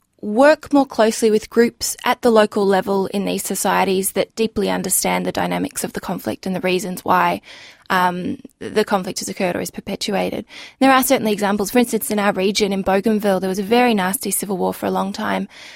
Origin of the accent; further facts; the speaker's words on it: Khyber Pakhtunkhwa, Pakistan; when I was a teenager, my parents moved us all to Pakistan. And so we grew up living in the Afghan refugee communities in the Northwest Frontier Province at the time.